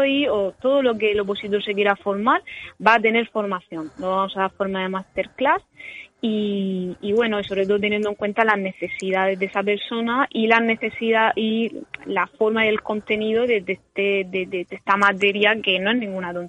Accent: La Puebla, Region of Murcia, Spain; Y en mi pueblo, que es la Puebla de Cartagena, son unos 3.000 habitantes

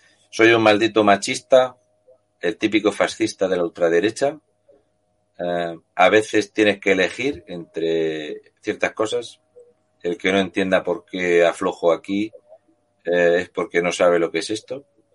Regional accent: Region of Murcia, Spain; Y como somos tontos y de Murcia, vimos unas vacas y nos paramos a echarles una foto.

